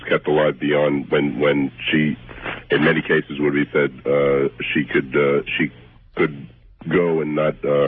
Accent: Burlington, Vermont, United States; I'm from Burlington, Vermont, if it matters.

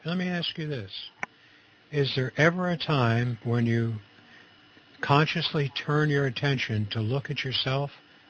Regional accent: Camden, New Jersey, United States; I'm from New Jersey, too. I was born and raised in Camden.

